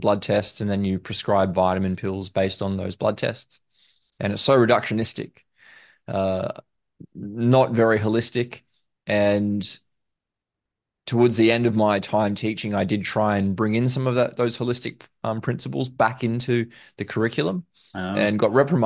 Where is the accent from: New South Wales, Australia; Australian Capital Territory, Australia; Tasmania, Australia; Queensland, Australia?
Queensland, Australia; Brisbane; But unfortunately, they didn't offer chiropractic in my hometown, Brisbane.